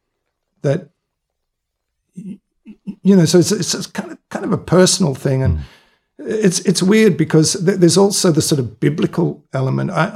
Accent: Melbourne, Victoria, Australia; I was raised in Melbourne. I was just grew up in Jewish areas.

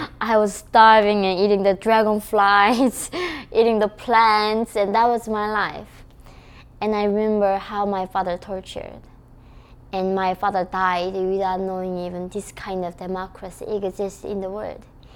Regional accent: North Korea; born there; English is a second language; I was born in North Korea. I have nothing done wrong in the world. My crime was just being born in North Korea.

